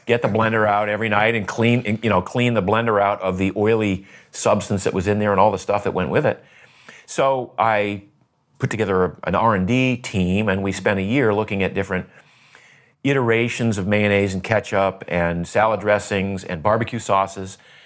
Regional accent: Maine, United States; I shoveled snow in the wintertime because I grew up in Maine.

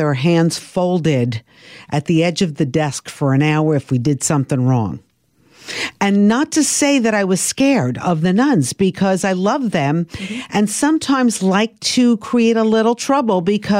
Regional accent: Brooklyn, New York, United States; So I grew up in Brooklyn, Bay Ridge, Diker Heights area.

